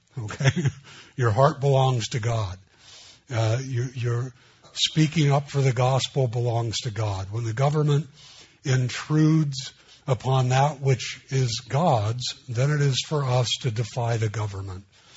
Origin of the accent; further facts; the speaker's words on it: Los Angeles, California, United States; Where I grew up in East L.A., I learned real quick that you owed the policeman fear.